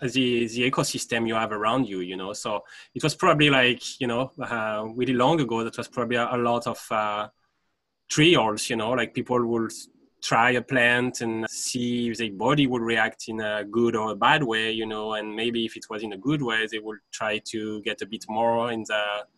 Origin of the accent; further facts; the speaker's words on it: France; English is a second language; now in Canada; I'm originating from France